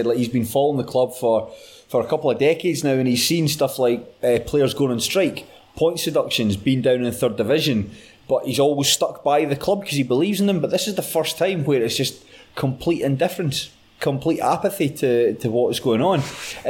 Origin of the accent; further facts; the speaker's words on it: Scotland, United Kingdom; being a Scottish football fan outside the Rangers and Celtic, you can handle your club being bad at times, because that's just what happens. There's only two real successful clubs in Scotland.